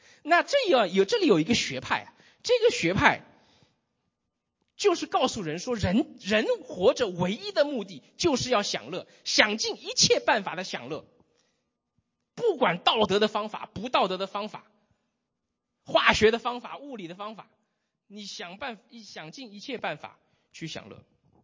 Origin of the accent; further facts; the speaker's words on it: Shanghai, China; 我是上海人，我有上海户口